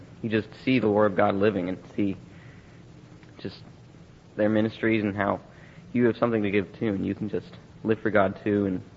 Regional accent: Columbus, United States; I'm 16. I'm from Columbus.

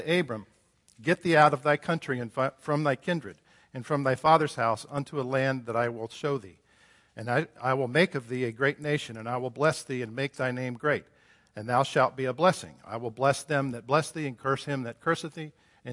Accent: United States; I felt like as a Christian, I was as responsible to do things to help my country, to stand up as an American and change the government of my country by preaching God's word

